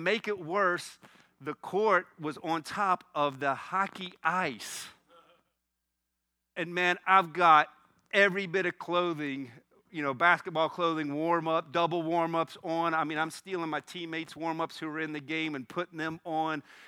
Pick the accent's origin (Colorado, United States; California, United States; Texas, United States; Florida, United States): Florida, United States; And it's freezing in New York. I'm from Florida.